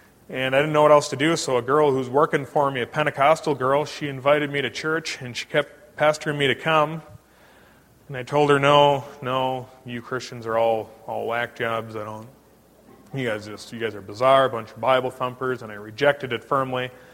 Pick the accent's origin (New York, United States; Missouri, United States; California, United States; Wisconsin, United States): Wisconsin, United States; Oshkosh; I am from the Oshkosh, Wisconsin area. I was born and raised there. I was born at a very young age. And we had a, I grew up in a typical Wisconsin home.